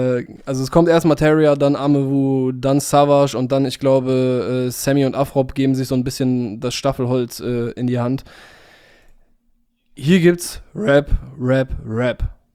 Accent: Cologne, North Rhine-Westphalia, Germany; wir kommen aus Köln.

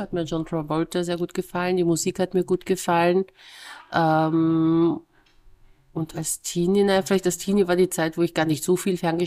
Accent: Vienna, Austria; Bin ja gebürtige Wienerin und habe mich da sehr wiedererkannt

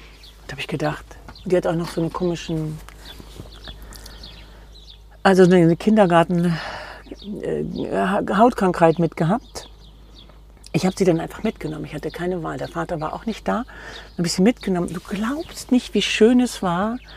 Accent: Germany; Ich komme aus dem Westen.

